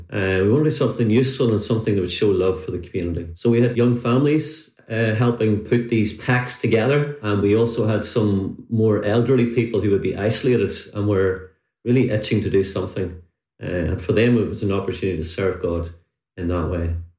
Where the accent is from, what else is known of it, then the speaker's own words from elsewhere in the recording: Rathfrieland, Northern Ireland, United Kingdom; I'm married to Jennifer and 2 children, Niamh and Sam. I'm originally from Hilltown, Rathfrieland area. My home congregation's First Rathfrieland